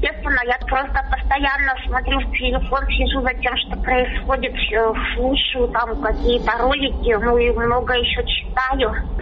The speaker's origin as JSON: {"language": "Russian", "country": "Russia", "said": "что я человек из России"}